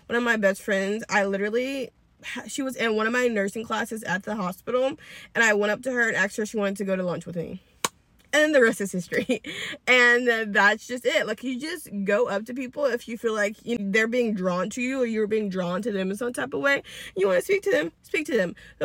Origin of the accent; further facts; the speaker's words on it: the South, United States; But I am 27 years old and I'm from the South. And you know, as a girl from the South